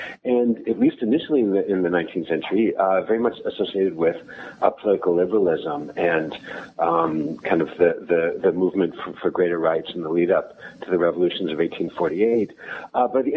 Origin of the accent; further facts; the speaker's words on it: Midwest, United States; And you know, I grew up in the Midwest as well, and absolutely every public park had a tennis court, and that's where I always went to play.